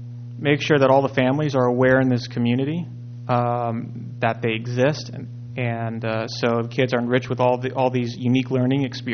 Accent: Santa Monica, California, United States; Well, I grew up in Santa Monica from 1984 to 1996

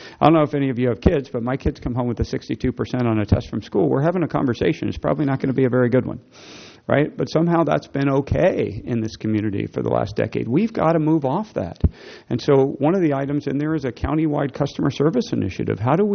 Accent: Las Vegas, Nevada, United States; You know, when I was growing up in Las Vegas, tourism, you kind of got two options.

